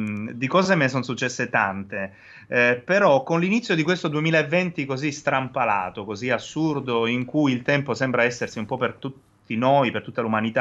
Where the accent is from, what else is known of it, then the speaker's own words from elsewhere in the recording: Lecce, Apulia, Italy; io sono di Lecce, a Lecce è anche una tradizione molto molto forte.